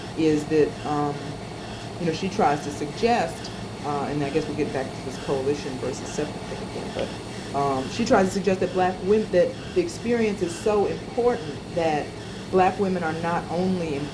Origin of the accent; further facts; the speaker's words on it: Detroit, Michigan, United States; I grew up in a black community in Detroit.